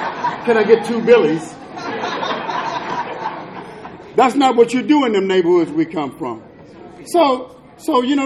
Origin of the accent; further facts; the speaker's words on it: Alexandria, Virginia, United States; now in Washington, United States; So I come up from Alexandria, and my mother moved to Northeast D.C. I'm by an infamous housing project called Lincoln Heights.